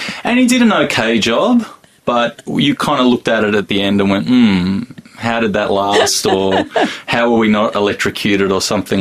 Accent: Canberra, Australian Capital Territory, Australia; I grew up in Canberra, and my parents had Greek friends

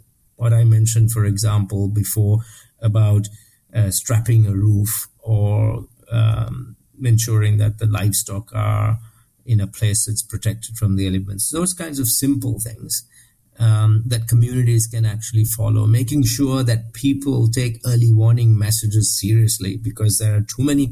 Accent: Sri Lanka; my home country, Sri Lanka

